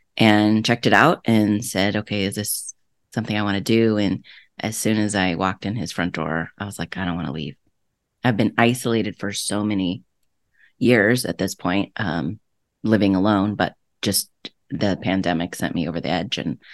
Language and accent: English; Iowa, United States; moved away; And to be honest, growing up in Iowa, that's kind of what we did. We drove cars really fast on the gravel roads